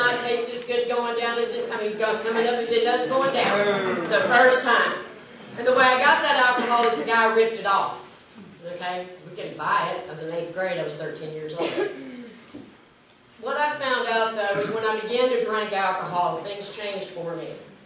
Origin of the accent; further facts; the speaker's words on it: Austin, Texas, United States; I grew up here in Austin, Texas. I went to a school outside of Austin. Maybe some of you heard of it called Pflugerville.